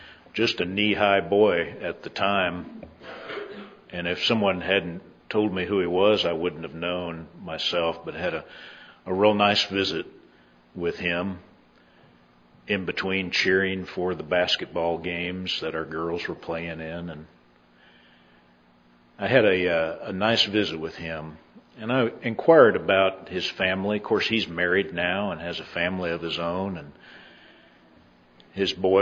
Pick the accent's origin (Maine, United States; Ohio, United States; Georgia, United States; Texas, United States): Texas, United States; now in Independence, United States; Many of you know I was raised down in Texas and moved here not really kicking and screaming, but I didn't really have a desire either to move to Independence.